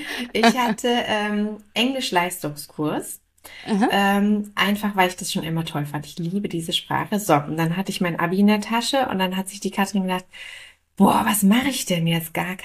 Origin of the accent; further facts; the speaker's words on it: Mainz, Rhineland-Palatinate, Germany; ich komme aus Mainz, ich bin verheiratet, ich habe 2 Kinder.